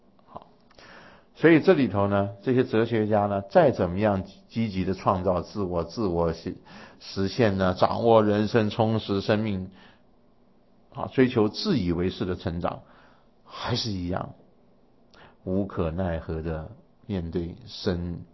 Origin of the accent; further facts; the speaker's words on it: China; 所以我们中国人呢一直就是跟他意思一样哈